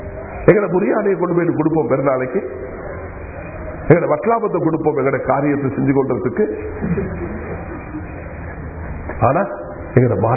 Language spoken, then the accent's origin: Tamil; Sri Lanka; கனிமானவர்களே, ஸ்ரீலங்கா, நாங்கள் ஸ்ரீலங்கன் என்ற அடிப்படையில் எங்களுக்கு சில ரெஸ்பான்சிபிலிட்டி இருக்குது.